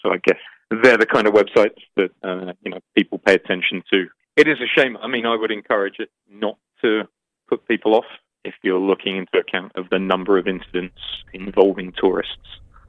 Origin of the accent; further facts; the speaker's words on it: United Kingdom; I mean, me being British, there's a UK government website you can log on